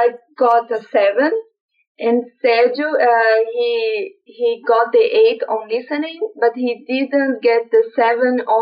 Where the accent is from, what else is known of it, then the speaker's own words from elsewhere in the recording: Brazil; I'm from Brazil.